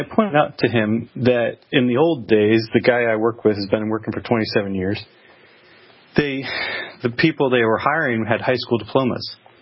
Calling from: Philadelphia, Pennsylvania, United States; Hey, guys. I'm calling from Philadelphia.

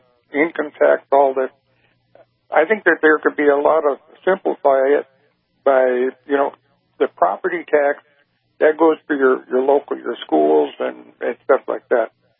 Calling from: Clitheroe, Minnesota, United States; I'm from Clitheroe, Minnesota.

